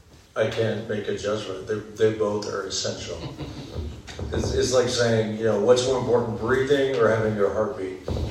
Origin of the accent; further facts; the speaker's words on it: United States; certainly as an American, especially in America